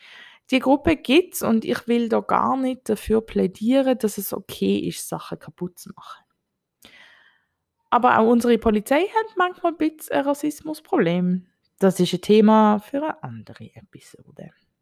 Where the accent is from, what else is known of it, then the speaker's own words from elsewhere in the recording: Basel, Basel-Stadt, Switzerland; Ich bin in Basel und Umgebung aufgewachsen.